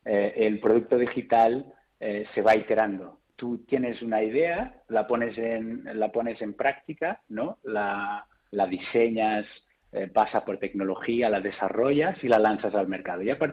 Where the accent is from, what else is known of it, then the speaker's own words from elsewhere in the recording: Portugal; Spanish is a second language; moved away as an adult; now in Spain; Yo soy portugués, portugués. Llevo muchos años ya en España, cerca de 10 años ya. Así que casi me considero un poco español, sí.